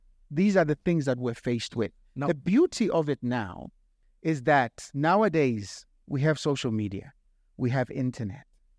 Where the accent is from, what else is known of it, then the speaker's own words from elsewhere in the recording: Soshanguve, Gauteng, South Africa; because I'm from Soshanguve.